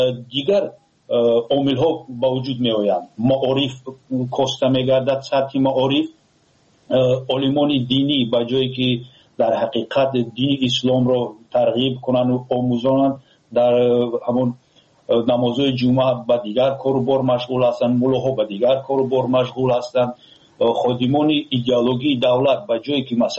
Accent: Tajikistan; یگان فیلم تاریخی که فخر کنن تاجیکان که ما تاجیک هستیم نداریم.

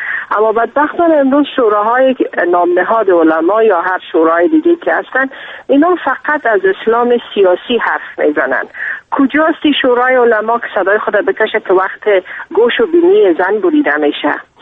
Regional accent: Afghanistan; به عنوان یک افغان و به عنوان یک مسلمان

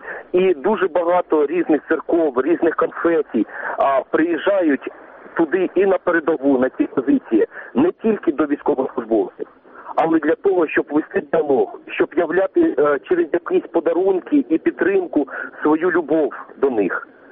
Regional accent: Luhansk Oblast, Ukraine; бо я родом сам з Луганської області

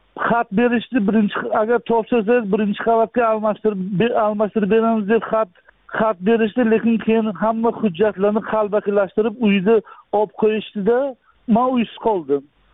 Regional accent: Qashqadaryo Region, Uzbekistan; born there; Men 1977 yil Koson tumanida tug'ilganman.

